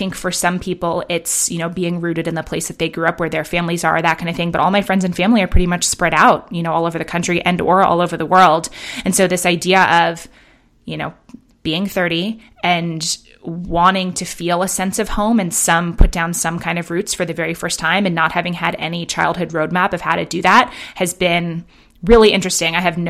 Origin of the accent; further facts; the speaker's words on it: Manhattan, New York, United States; also born or lived in London, United Kingdom; now in Bend, United States; I grew up in Manhattan and in London, you know, and then have lived in San Francisco and LA.